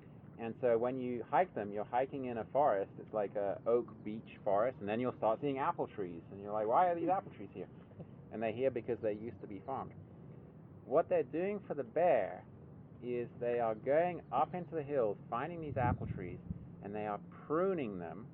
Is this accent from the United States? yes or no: no; England, United Kingdom; So as Marisa said, I'm from Europe, from England, and I've got really interested recently in the rewilding that Europeans are doing